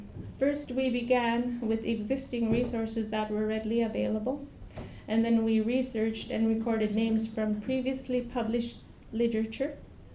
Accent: Togiak, Alaska, United States; I'm originally from Togak, Alaska, which is in southwest Alaska in Bristol Bay.

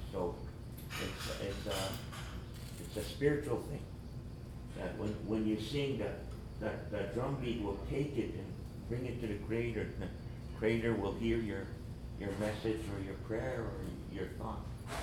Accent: Alberta, Canada; I come from Alberta, Canada.

